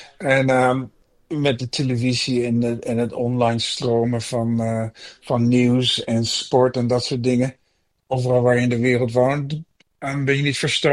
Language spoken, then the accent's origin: Dutch; Amsterdam, North Holland, Netherlands; now in Brisbane, Australia; Ik ben in Amsterdam opgegroeid. Dus mijn vrouw en ik dachten, we gaan terug naar Brisbane.